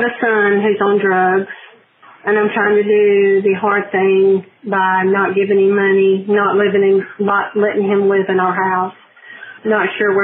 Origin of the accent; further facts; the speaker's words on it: Dothan, Alabama, United States; I'm from Dothan, Alabama.